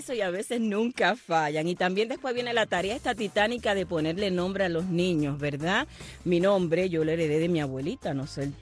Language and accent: Spanish; Holguín, Cuba; Bueno, esta es una costumbre muy oriental y fundamentalmente para las provincias de Granma y para la provincia de Holguín, de donde yo soy.